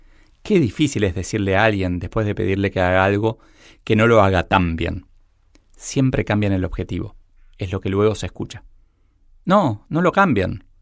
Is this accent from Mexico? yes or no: no; Argentina; bueno, en mi país, en Argentina, es un tema que se discute bastante